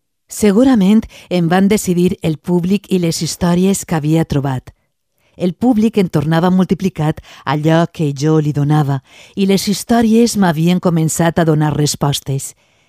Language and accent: Catalan; Algemesí, Valencian Community, Spain; accent: apitxat Valencian; also born or lived in Argentina; Vaig néixer a l'Argentina, però em considero valenciana d'Algemesí. El públic m'ho nota pel meu valencià apitzat.